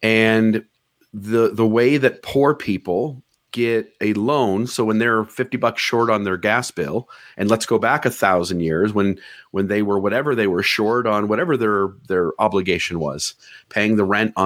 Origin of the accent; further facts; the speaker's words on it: Ohio, United States; now in Hurricane, United States; Well, I'm from Ohio, and so the rest of the world says hurricane